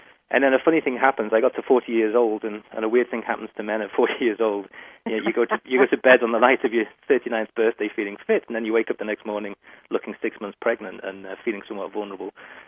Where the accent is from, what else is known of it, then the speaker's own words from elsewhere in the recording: Liverpool, North West England, United Kingdom; now in United States; I actually started out in Liverpool, and before I came to America, I used to sound more like a Beatle than I do today